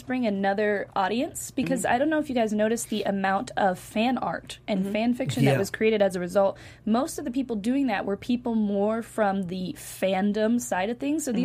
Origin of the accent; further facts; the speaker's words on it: Vancouver, British Columbia, Canada; Like, filmed in Vancouver, my hometown, by the way.